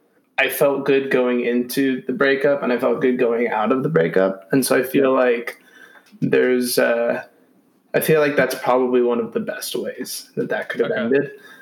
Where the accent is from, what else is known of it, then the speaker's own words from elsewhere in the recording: California, United States; Because I mean, I'm from Northern California. I grew up around evergreens and pine trees and all that stuff.